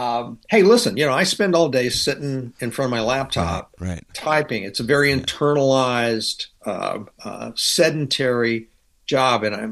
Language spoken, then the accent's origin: English; Louisiana, United States; I'm from Louisiana.